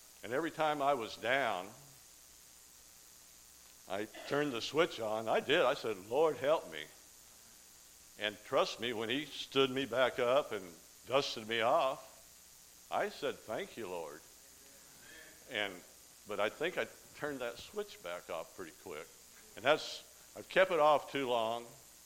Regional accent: Texas, United States; I started thinking back to when I grew up in West Texas and Mama took us to church.

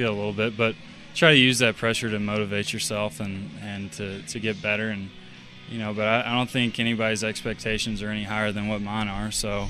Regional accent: Georgia, United States; growing up in Georgia, I was a Braves fan.

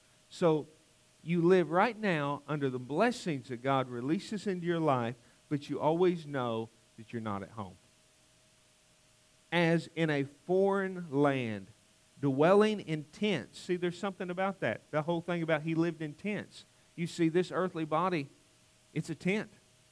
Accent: the South, United States; Tried to explain to them that I was from the South. But they didn't understand that. I was just the Yank.

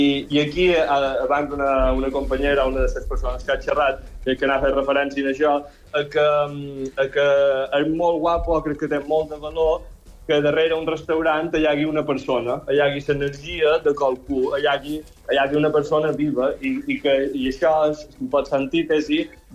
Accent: Montuïri, Balearic Islands, Spain; Així com jo som de Montuïri, a Montuïri també hi ha un gestor

